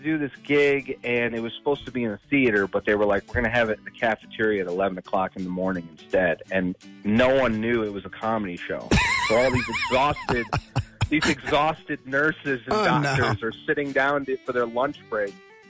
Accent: Michigan, United States; born there; It was actually the hospital that I was born at in Michigan.

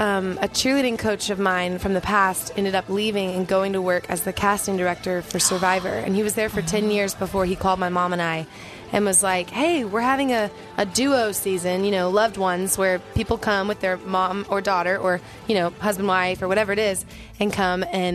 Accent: Texas, United States; I called myself one for years growing up in Texas. That's where I'm from.

